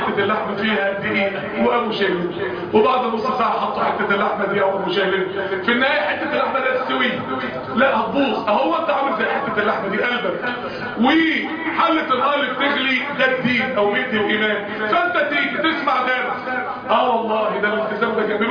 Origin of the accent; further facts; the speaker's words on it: Mansoura, Dakahlia, Egypt; احنا عندنا في المنصوره الموضوع ده بيتعمل بس بصوره كمان اكبر من كده